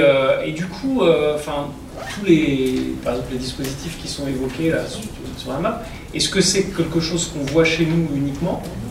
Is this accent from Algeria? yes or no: no; France; est liée au fait que nous sommes français